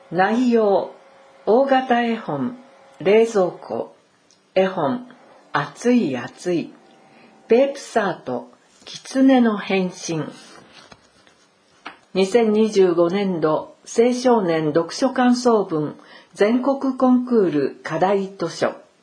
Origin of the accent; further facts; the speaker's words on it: Ireland; Japanese is a second language; 私はアイルランド出身です。アイルランドはヨーロッパに浮かぶ人口500万人の小さな島で、イングランドのすぐ隣に位置しています。